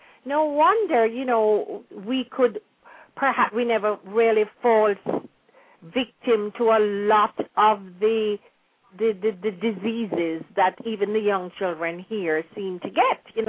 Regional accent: Jamaica; bring back memories of what we enjoyed when we were growing up in Jamaica.

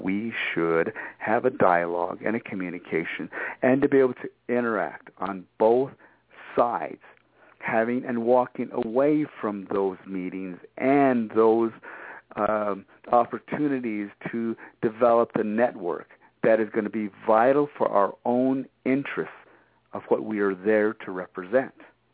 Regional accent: Shiprock, New Mexico, United States; born there; I was born in Shiprock. I'm one of you.

